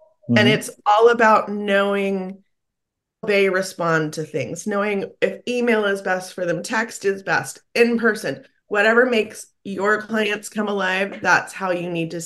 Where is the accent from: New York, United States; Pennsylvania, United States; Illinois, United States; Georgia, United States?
Georgia, United States; Atlanta; also born or lived in Southern California; Growing up in Atlanta and Southern California, it was very, very different.